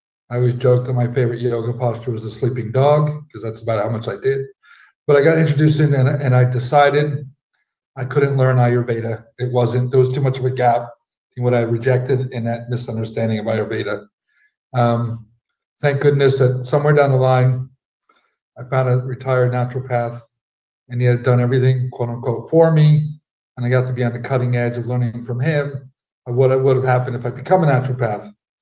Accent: New Jersey, United States; also born or lived in Spain; I was born in Spain. I grew up in New Jersey.

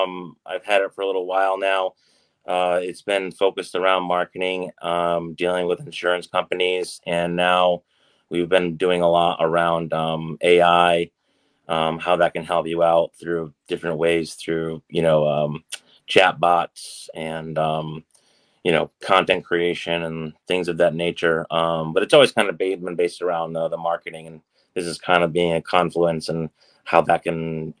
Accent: Connecticut, United States; So I'm from Connecticut. That's where I grew up. I went to UConn. My parents grew up here.

